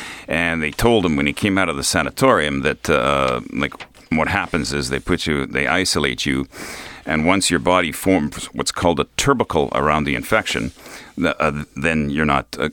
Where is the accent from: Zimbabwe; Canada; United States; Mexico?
Canada; Gimli, Manitoba; Like, I grew up in Gimli. Fishermen were around me.